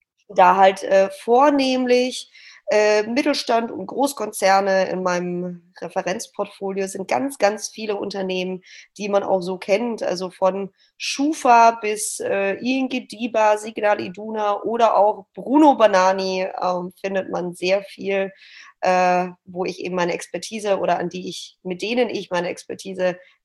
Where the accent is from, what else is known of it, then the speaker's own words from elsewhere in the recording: Stuttgart, Baden-Württemberg, Germany; born there; now in Hamburg, Germany; sitze gerade in meiner Wohnung in der Hafen City in Hamburg. Ich bin gebürtige Stuttgarterin, lebe seit 3 Jahren hier in Hamburg